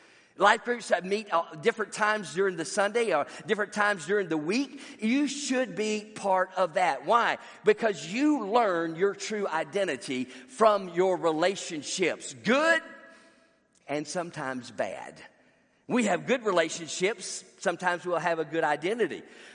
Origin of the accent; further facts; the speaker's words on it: Birmingham, Alabama, United States; born there; I was brought home from the West End Baptist Hospital in Birmingham, Alabama, for God's forever family, to a godly family.